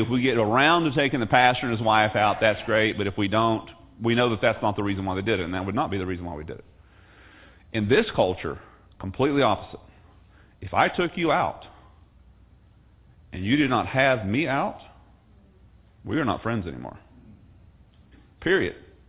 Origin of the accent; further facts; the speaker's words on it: England, United Kingdom; Well, I'm English